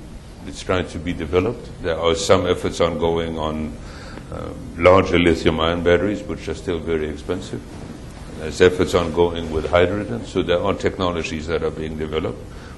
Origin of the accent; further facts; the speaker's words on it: Switzerland; English is a second language; Well, my home country, Switzerland, used to be known as the battery of Europe